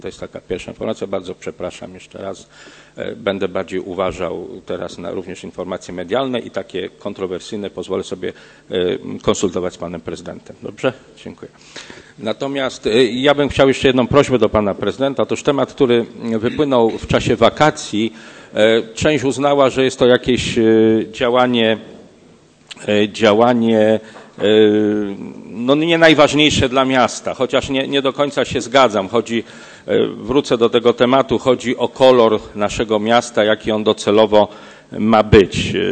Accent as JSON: {"language": "Polish", "town": "Poznań", "region": "Greater Poland Voivodeship", "country": "Poland", "said": "a fantazję mamy z kolei w miesiącach letnich jako poznaniacy"}